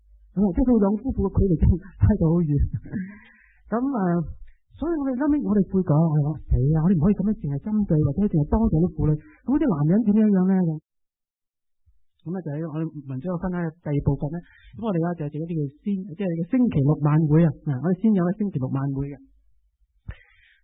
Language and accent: Cantonese; China; 我哋中国人咧最中意啊饮饮食食噶嘛